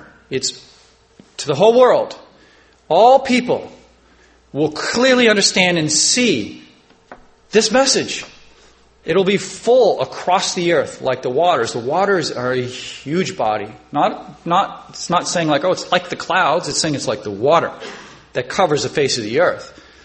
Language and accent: English; Australia; I know I came from Australia, and every time you step out your door, you're afraid you're going to die that day from some animal in Australia